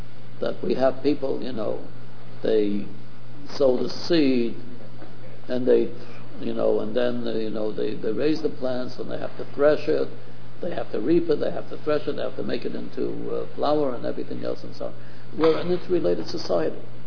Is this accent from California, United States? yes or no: no; New York, United States; I grew up in Harlem. We were very poor.